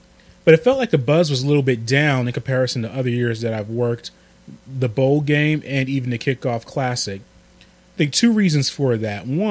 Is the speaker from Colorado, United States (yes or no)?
no; New York City, New York, United States; I go back to being growing up in New York City and seeing the kickoff classic at the Meadowlands